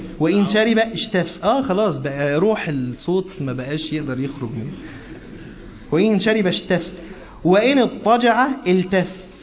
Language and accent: Arabic; Egypt